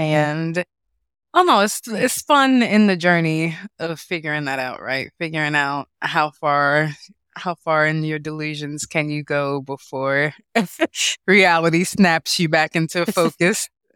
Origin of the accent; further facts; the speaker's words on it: Chicago, Illinois, United States; I'm a city girl. I'm from Chicago.